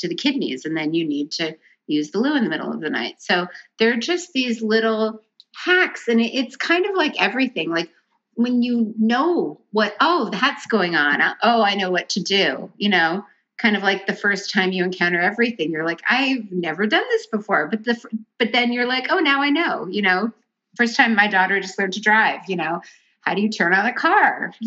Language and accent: English; Seattle, Washington, United States; You know, I grew up in Seattle back when it was barely on the map.